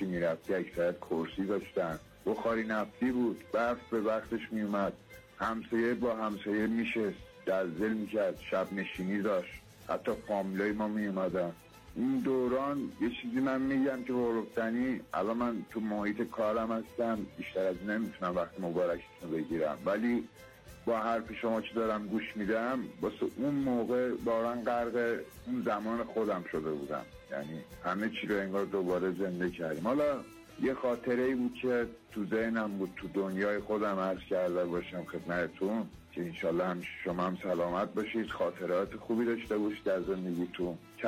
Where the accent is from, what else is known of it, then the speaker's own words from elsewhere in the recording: Tehran, Tehran Province, Iran; born there; بنده متولد تهران هستم، اصالتا ترکم.